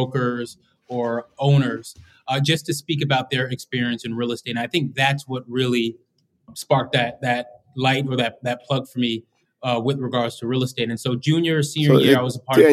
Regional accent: Long Island, New York, United States; moved away as an adult; I grew up in Long Island, New York. And so I came down to D.C. To attend Howard University.

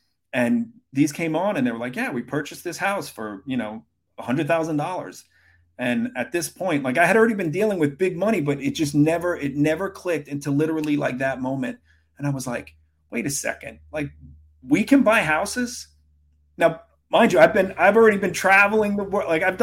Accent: Brooklyn, New York, United States; I grew up in Brooklyn, as I mentioned

